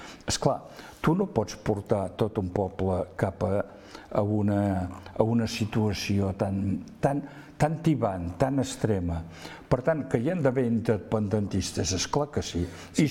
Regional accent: Catalonia, Spain; jo espero que com a català s'acabi allò

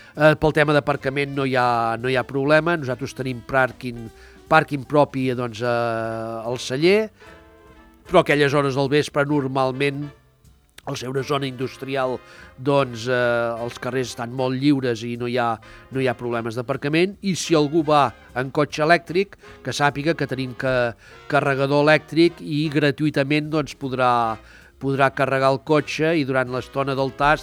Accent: Olot, Catalonia, Spain; Bueno, perquè vivim, som d'Olot. Som d'Olot, sí, esclar.

